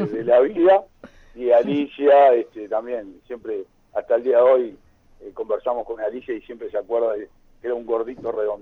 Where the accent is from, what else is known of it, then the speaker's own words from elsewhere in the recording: San Carlos, Maldonado, Uruguay; born there; yo nací en San Carlos porque el doctor Laborde atendía en San Carlos.